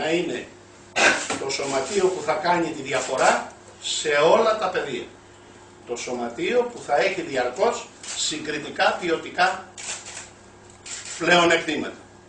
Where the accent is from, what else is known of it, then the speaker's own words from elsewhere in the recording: Krestena, Western Greece, Greece; Από το χωριό μου, από την Κρέστενα της Ολυμπίας.